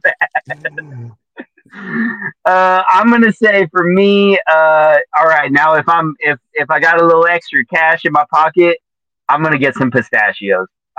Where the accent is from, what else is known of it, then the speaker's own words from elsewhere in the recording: Colorado, United States; Okay, so growing up in Colorado, we did not ever use our AC.